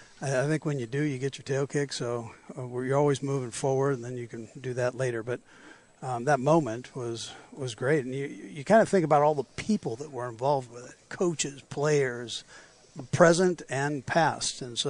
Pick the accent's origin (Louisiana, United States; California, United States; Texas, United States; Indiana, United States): California, United States; Los Angeles; growing up in Los Angeles, you know, with Mike Garrett coming from SC, I loved SC football, and so I followed the Chiefs